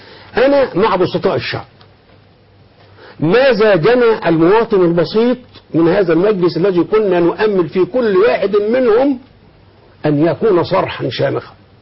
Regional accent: Sharqia Governorate, Egypt; جاء ترشح من عندنا ولد من جنب بلدنا، انا راجل شرقاوي

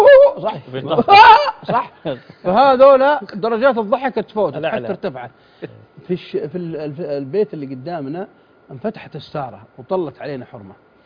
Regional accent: Mecca, Makkah Province, Saudi Arabia; احنا صغار من مكه احنا على قد حالنا ما بعد يعني حالتنا بسيطه وفقراء

